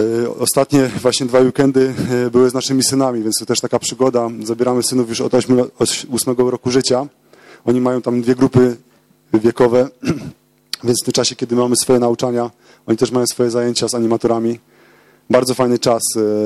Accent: southern Poland, Poland; A że jesteśmy z południa Polski, mamy dosłownie kilkanaście kilometrów do granicy z Republiką, z Czechami.

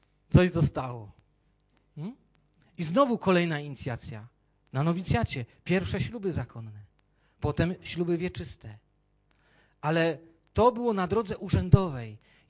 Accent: Jaworzno, Silesian Voivodeship, Poland; Idąc ulicą mojego miasta, pochodzę z Jaworzna

